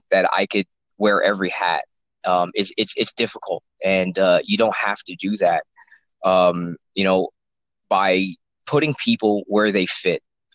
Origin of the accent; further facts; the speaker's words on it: Trenton, New Jersey, United States; also born or lived in Princeton; I grew up in Trenton area and Ewing Township, my early years, and in around 8th grade, my mother got a job in Princeton, and we ended up moving to Princeton.